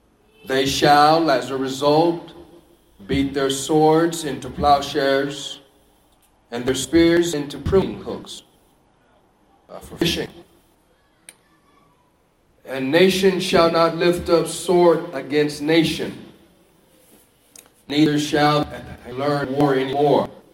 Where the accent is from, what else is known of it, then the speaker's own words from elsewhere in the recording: California, United States; I'm from California, but it's the welcoming of the gospel.